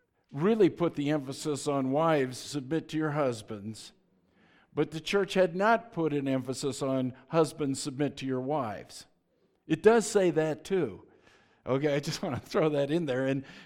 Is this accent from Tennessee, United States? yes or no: no; Boulder, Colorado, United States; not only did I grow up in the 60s and 70s, but I grew up in Boulder in the 60s and 70s.